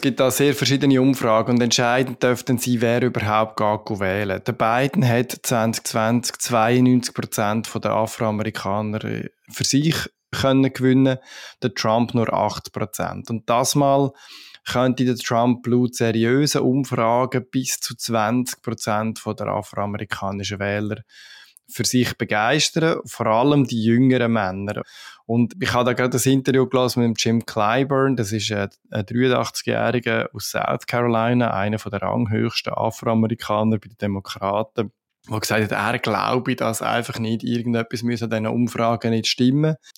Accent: Switzerland; Und als Schweizer lacht man zum Teil ein bisschen darüber, dass man das da in den USA als unsicher empfindet.

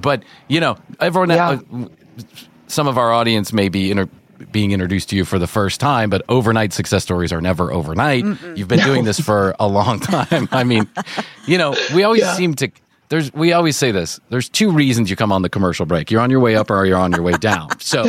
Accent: New York, United States; as a New Yorker living close to kind of ground zero for comedy in a lot of people's minds.

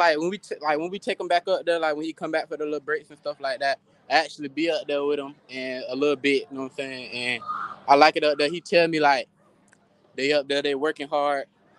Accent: Gainesville, Florida, United States; I'm from Gainesville, Florida. I came to school to play football in Hawthorne, Florida.

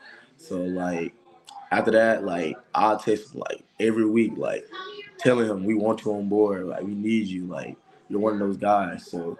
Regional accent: Alabama, United States; I'm from Bama.

